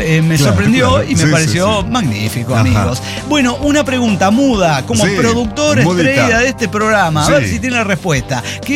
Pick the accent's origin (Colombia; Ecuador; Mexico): Mexico; Es porque soy mexicano.